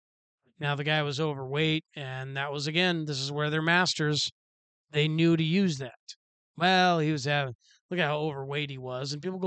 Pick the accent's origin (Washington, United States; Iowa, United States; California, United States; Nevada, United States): Washington, United States; I've been here the majority of my life. I mean, I've lived in a lot of states, but I'm from Washington. And it's such a gorgeous state